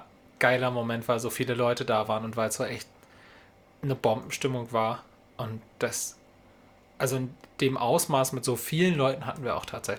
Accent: Bremerhaven, Bremen, Germany; born there; Ich bin ja gebürtiger Bremerhavener, sozusagen das absolute Heimspiel.

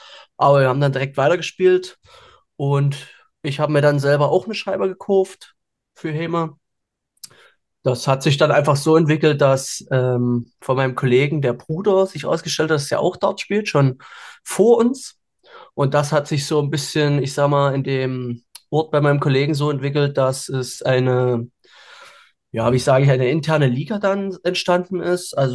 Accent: Saxony, Germany; ich komme aus Sachsen, nähe aus Dresden.

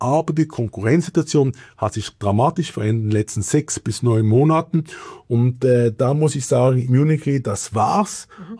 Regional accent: Switzerland; was für mich einfach problematisch ist momentan als Schweizer Anleger

